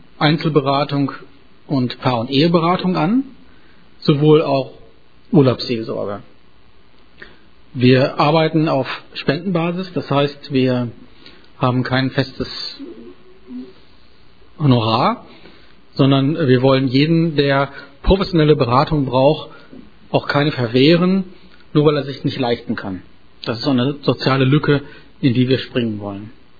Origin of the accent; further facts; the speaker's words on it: Dornum, Lower Saxony, Germany; ich komme aus Dornum, gehöre zur FEG in Norden